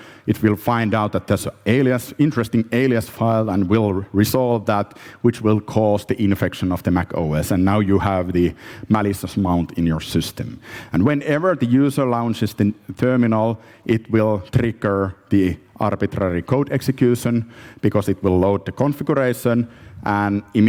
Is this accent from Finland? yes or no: yes; Finland; English is a second language; I'm from Finland, so we are in the Finnish village.